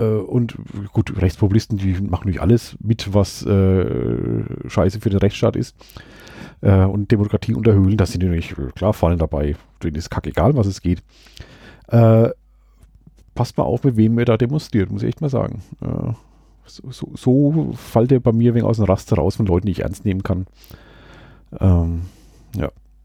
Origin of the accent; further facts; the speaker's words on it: Schweinfurt, Bavaria, Germany; sind in meine alte Heimat Schweinfurt mal gefahren.